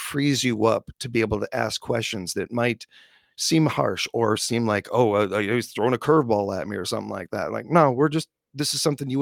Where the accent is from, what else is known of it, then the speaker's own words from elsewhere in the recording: Chicago, Illinois, United States; As a Chicagoan, not rambling about Chicago sports, actually they don't mind that, because I mean, we suck, so it's all right.